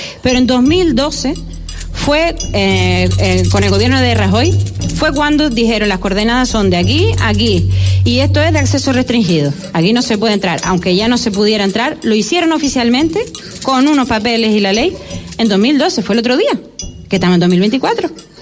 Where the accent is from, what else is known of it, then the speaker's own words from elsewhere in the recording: Canary Islands, Spain; Yo, la verdad es que soy majorera y no lo tenía muy presente